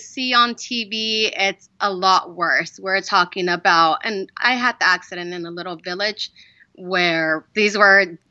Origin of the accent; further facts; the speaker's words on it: United States; I'm American.